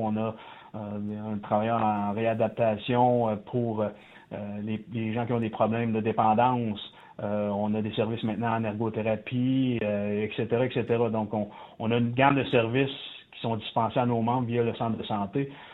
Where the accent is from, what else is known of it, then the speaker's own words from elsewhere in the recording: Odanak, Quebec, Canada; je parlerai particulièrement chez nous au Odanak.